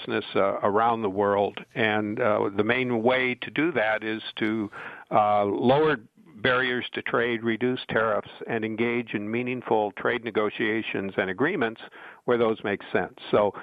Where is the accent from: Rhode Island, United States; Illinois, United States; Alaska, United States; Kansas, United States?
Illinois, United States; Moline; I just spent 3 weeks in my hometown in Moline, Illinois, farm implement capital of the world in the 1950s.